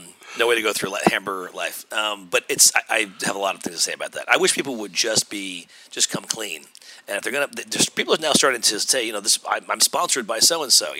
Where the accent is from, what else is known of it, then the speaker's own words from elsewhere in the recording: Garden City, New York, United States; now in Brooklyn, United States; I grew up on Long Island. Okay. Yeah. I grew up in Garden City, Long Island. I graduated high school and got out of there fast. Went right to college. Went to college in D.C.